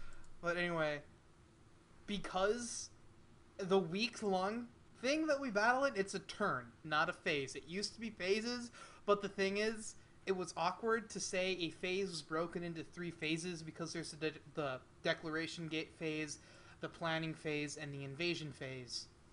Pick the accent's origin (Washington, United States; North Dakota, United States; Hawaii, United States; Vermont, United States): North Dakota, United States; I mean, I'm not racist, but I'm from North Dakota, so it's kind of the same thing.